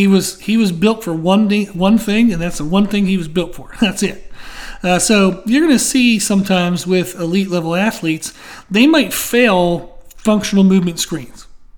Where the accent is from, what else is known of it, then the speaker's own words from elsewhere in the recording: Pennsylvania, United States; I grew up near Pittsburgh, so I'm familiar with the Steelers.